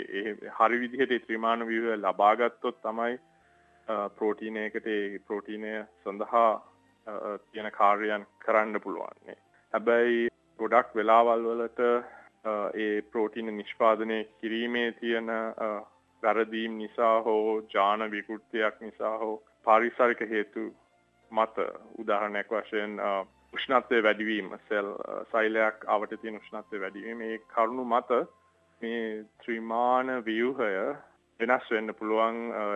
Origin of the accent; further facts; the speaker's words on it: Kandy, Central Province, Sri Lanka; moved away as an adult; also born or lived in United States; මම හැදුනේ වැඩුනේත් මහනුවර. ඊට පස්සේ මට අවස්ථාවක් ලැබුණා ඇමරිකාවට යන්න.